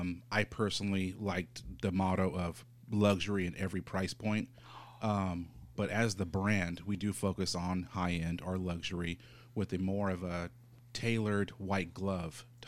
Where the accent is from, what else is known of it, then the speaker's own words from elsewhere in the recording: California, United States; Because I'm originally from Orange County.